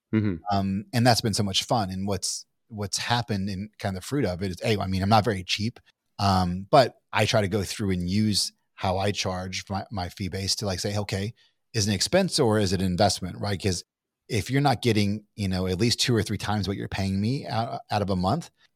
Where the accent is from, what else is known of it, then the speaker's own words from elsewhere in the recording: Kentucky, United States; I'm from Kentucky, but I don't think I sound from Kentucky.